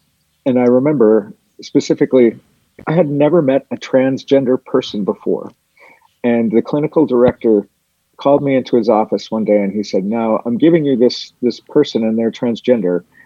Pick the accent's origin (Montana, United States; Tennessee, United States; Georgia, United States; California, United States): Montana, United States; Twin Bridges; No, I grew up in Twin Bridges, Montana, in a class of 20, pretty much kindergarten through high school.